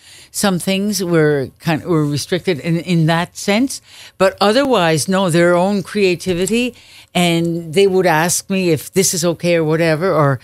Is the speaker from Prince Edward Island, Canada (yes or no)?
yes; Tignish, Prince Edward Island, Canada; connected with my community. That's where I was brought up. And I always get rejuvenated when I'm in my hometown.